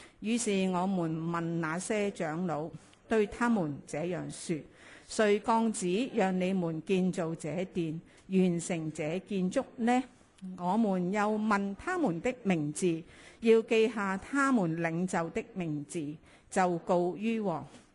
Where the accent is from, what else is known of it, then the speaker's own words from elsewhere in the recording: Hong Kong; 即是我哋香港人叫插水式